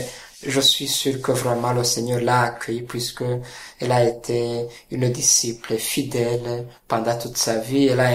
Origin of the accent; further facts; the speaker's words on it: Rwanda; Je suis né en 1975, donc je suis rwandais d'origine.